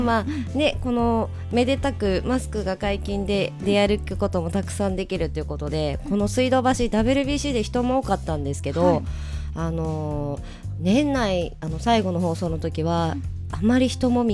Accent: Tohoku, Japan; あの私実はあの東北出身っていうか、まあ、東北で育ってたんで、

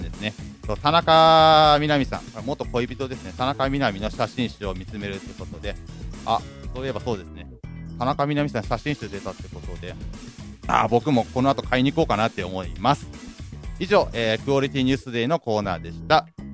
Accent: Kashiwa, Chiba, Japan; 私、千葉県の柏市出身なんですけども、

